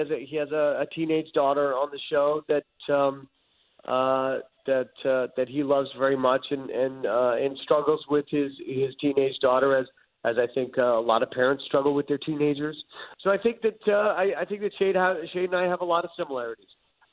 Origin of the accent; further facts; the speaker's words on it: Canada; growing up in Canada myself